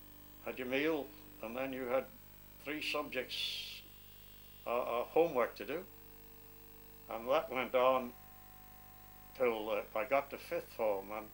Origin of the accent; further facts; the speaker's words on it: United Kingdom; I was born in Ballymadrill, Arbury. I went to Arbury School. We moved from that down into the village itself